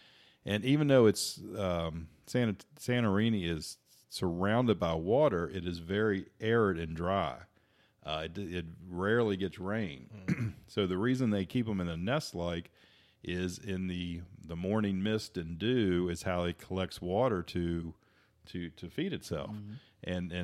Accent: West Virginia, United States; and of course we come from West Virginia where running water and outhouses are still not totally a thing of the past

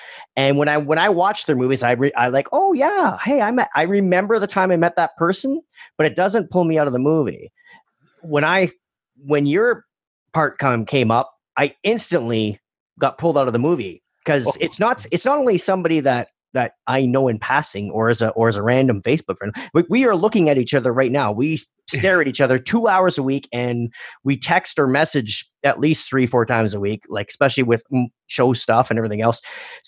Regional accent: Canada; Excuse my ignorance. We are Canadian.

